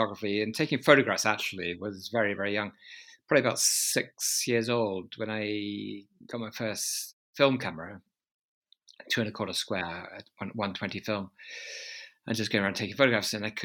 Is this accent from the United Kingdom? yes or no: yes; London, United Kingdom; I was brought up in London